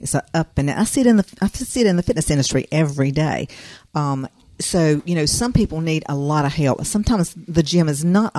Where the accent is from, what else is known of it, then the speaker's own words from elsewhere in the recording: Tifton, Georgia, United States; Okay. I know where you are now then because I'm from Tifton.